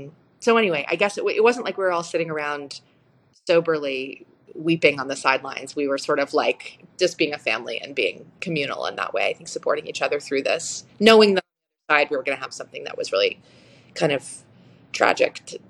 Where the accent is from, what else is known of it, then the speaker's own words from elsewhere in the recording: New England, United States; I grew up in in New England where I was definitely in the minority, but there were other Jewish kids and it just wasn't really a thing.